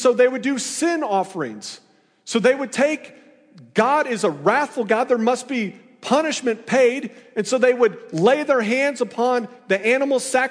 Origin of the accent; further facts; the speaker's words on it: Iowa, United States; for me, I'm from Iowa, you know, I went to Iowa State.